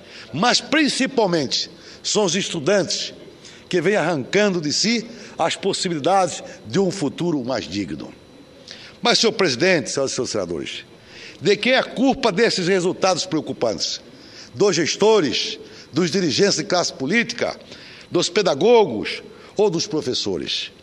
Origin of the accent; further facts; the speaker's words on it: Várzea Grande, Mato Grosso, Brazil; localizada no bairro Mapim, em Várzea Grande, minha terra natal.